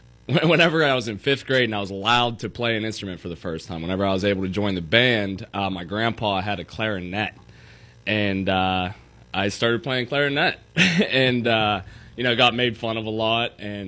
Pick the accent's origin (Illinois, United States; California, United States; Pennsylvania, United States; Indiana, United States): Pennsylvania, United States; Butler; Born and raised in Butler. Grew up at the top of Center Avenue Hill, so I'm hometown boy. Went to Butler High School.